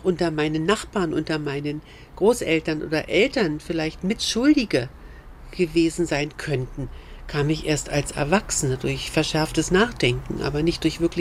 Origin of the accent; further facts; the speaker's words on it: East Germany, Germany; dass ich auch weiterhin als Ostdeutsche und auch als Frau Akzente setzen könnte